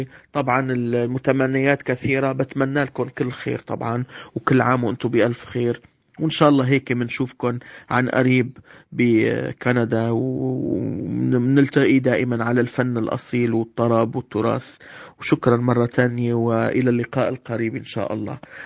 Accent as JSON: {"language": "Arabic", "country": "Morocco", "tie": "born or raised there", "also_born_or_lived": "Syria", "said": "وما بنسى أيضا بلدي الثاني المغرب الحبيب، البلد اللي ولدت فيه ونشأت فيه ودرست فيه"}